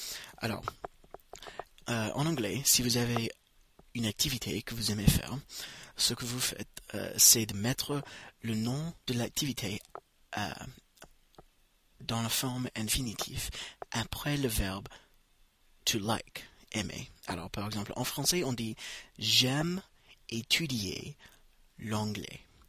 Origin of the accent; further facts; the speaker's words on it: United States; French is a second language; je suis américain, et avec ce podcast, je vais partager avec vous un peu de la langue anglaise.